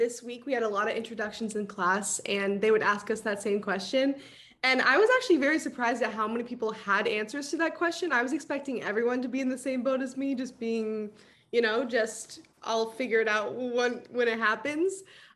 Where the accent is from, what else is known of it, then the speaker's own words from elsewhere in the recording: Arizona, United States; I'm an out-of-state student. I'm from Arizona.